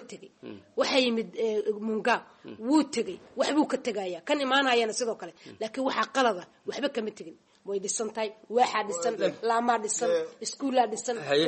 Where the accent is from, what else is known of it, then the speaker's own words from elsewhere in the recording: Mogadishu, Banaadir, Somalia; waxaan ku dhashay magaalada Muqdisho